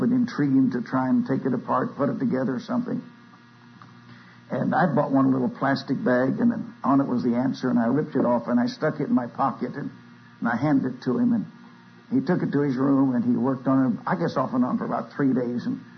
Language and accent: English; Indiana, United States; For those that don't know me, just by way of introduction, I'm a Hoosier from Indiana.